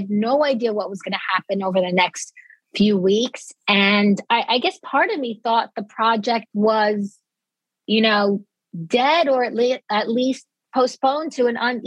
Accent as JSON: {"language": "English", "town": "Dix Hills", "region": "New York", "country": "United States", "tie": "born or raised there", "said": "I was raised in Dix Hills, exit 50."}